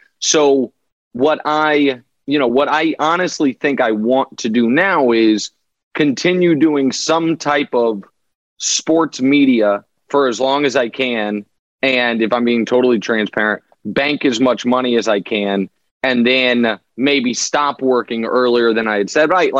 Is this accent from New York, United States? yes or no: no; Kansas City, Missouri, United States; Yeah, that's right. My hometown.